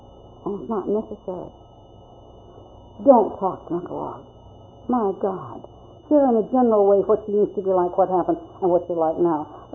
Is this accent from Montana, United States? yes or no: no; Reno, Nevada, United States; as I got married, we used to go back to Reno, my hometown, to visit my mother and, quote, father